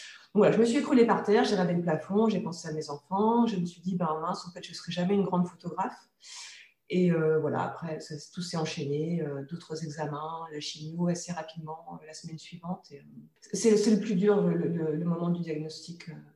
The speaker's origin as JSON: {"language": "French", "region": "Grand Est", "country": "France", "tie": "born there", "said": "Je suis née en 1979 en Haute-Marne, donc dans l'est de la France. J'ai encore toute ma famille là-bas"}